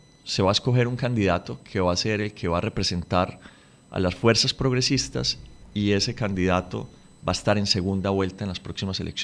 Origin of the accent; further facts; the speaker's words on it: Medellín, Antioquia, Colombia; Yo vengo más de un mundo urbano, ¿no? Más que de un mundo rural. Yo vengo de Medellín, viví en un barrio y al frente de mi casa había otra casa.